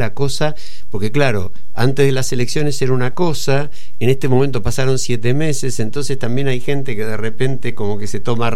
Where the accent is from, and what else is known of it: Argentina